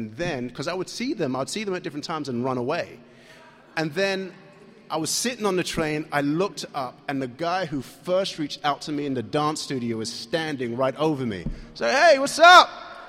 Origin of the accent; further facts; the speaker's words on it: London, United Kingdom; moved away as an adult; now in United States; I was here from London, England. I was on a scholarship to train as a dancer